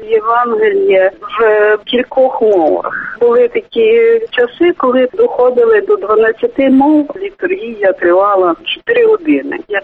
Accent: Warsaw, Masovian Voivodeship, Poland; born there; Ukrainian is a second language; Я людина міська, народилася в Варшаві.

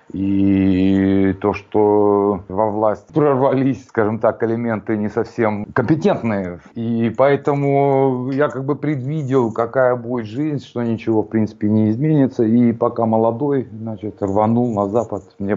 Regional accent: Prokopyevsk, Kemerovo Oblast, Russia; moved away as an adult; now in Europe; Я родом из Кемеровской области, города Прокопьевска. Я там родился, вырос, закончил школу, ушел в армию.

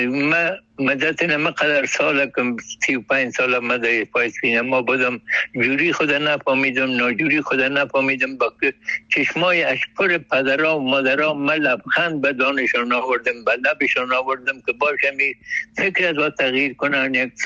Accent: Kabul, Afghanistan; در شهر خرابات، در شهر کونی کابل ولایتم هست

